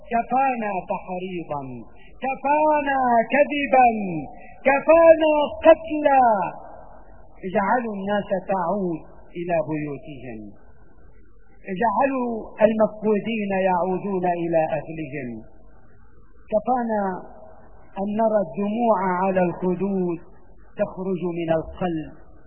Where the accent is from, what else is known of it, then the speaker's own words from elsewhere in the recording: Syria; فنحن كسوريين خاسرين